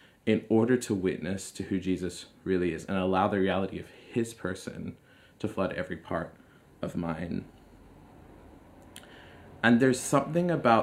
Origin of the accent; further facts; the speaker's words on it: Sydney, New South Wales, Australia; I grew up in Sydney in the suburbs there, and I went to an all-boys school. It was a conservative Christian school, but in an agnostic household.